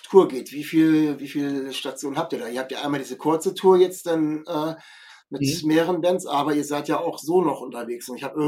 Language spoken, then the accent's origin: German; Kassel, Hesse, Germany; ich kannte das vorher nicht, ich komme aus Kassel.